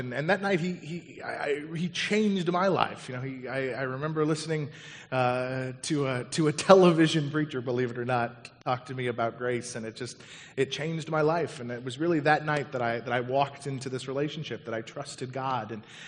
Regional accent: Colorado, United States; I grew up in Colorado, and in 1993, my life was forever changed when the Colorado Rockies came into play.

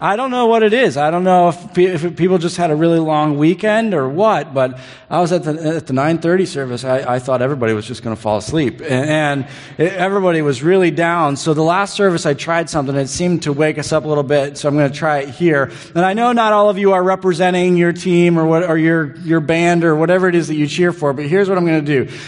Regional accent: Michigan, United States; had the audacity to walk on stage with an Ohio State t-shirt, if you didn't notice that earlier, and I'm from Michigan.

